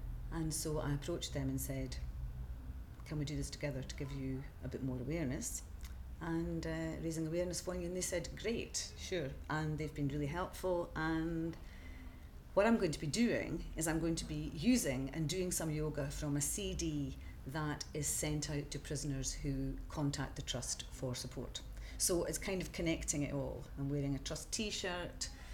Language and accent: English; Dundee, Scotland, United Kingdom; I was born on the 24th of September 1952 and I'm from Dundee in Scotland.